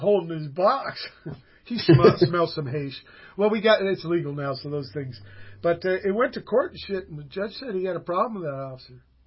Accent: Virginia, United States; born there; I was born in Virginia, but conceived there.

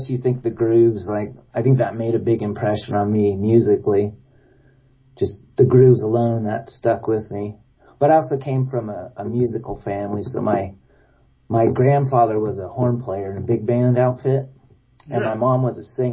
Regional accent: Boise, Idaho, United States; I grew up in Idaho, in Boise, Idaho.

